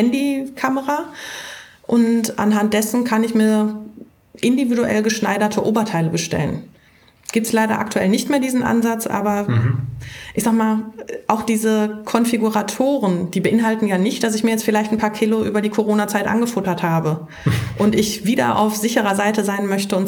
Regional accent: Dortmund, North Rhine-Westphalia, Germany; als Dortmunder

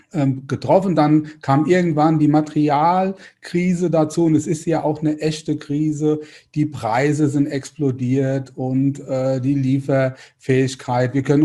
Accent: Rhineland-Palatinate, Germany; Ja, ich bin aus Rheinland-Pfalz

